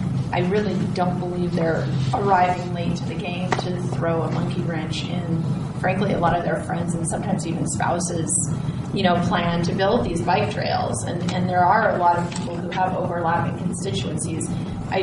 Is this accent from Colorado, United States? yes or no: yes; Colorado, United States; And I grew up over in Moffat County, so have a great appreciation for these elk herds.